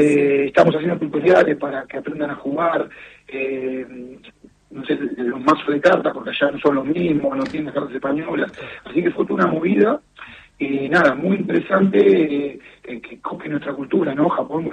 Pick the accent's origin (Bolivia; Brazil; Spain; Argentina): Argentina; porque somos muy, muy argentinos, como nosotros lo adoptamos